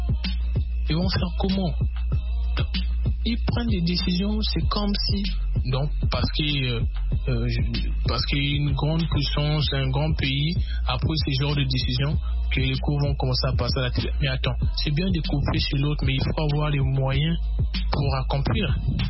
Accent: Republic of the Congo; le ministre de l'enseignement de chez moi au Congo-Brazzaville.

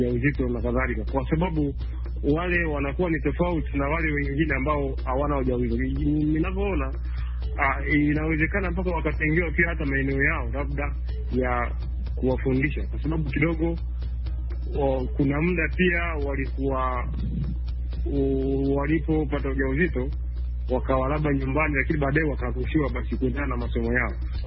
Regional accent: Bukoba, Kagera, Tanzania; ninatokea Bukoba, Kagera, Tanzania.

